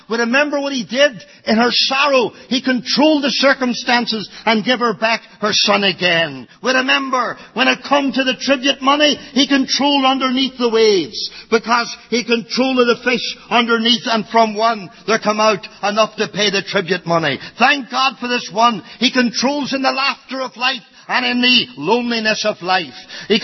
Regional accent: Ireland; I'm not at all brave at all, even though I'm Irish.

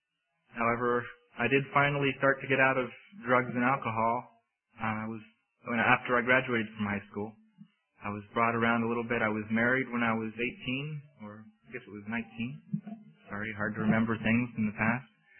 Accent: Pennsylvania, United States; also born or lived in Biloxi; I was originally from Pennsylvania, moved back up to Pennsylvania from Biloxi

